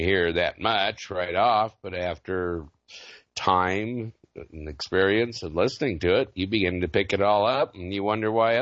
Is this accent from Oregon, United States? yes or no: yes; Oregon, United States; And I said, I'm from Oregon.